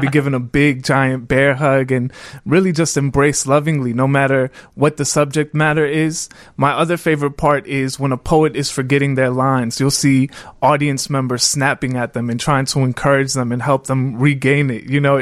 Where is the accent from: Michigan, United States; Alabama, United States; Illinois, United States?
Illinois, United States; Calumet City; So real quick, I am the son of Mexican immigrants. I grew up in Calumet City, Illinois. My dad is a steel worker. My mom is a janitor.